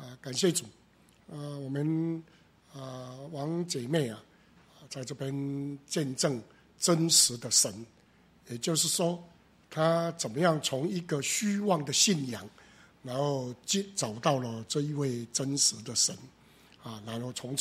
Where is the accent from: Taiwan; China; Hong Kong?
Taiwan; 以我们台湾来讲这一个民间信仰哦